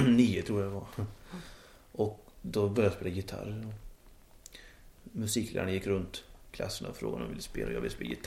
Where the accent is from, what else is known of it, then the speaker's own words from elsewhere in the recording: Värmland, Sweden; also born or lived in Vänersborg; Och där bodde jag bara ett år. Mm. Sen flyttade jag till Värmland.